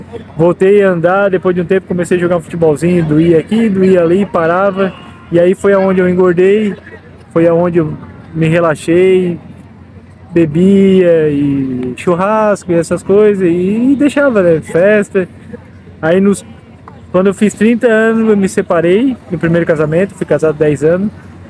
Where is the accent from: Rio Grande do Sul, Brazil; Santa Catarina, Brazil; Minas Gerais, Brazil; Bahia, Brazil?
Santa Catarina, Brazil; Tubarão; Foi lá em Tubarão, lá na minha cidade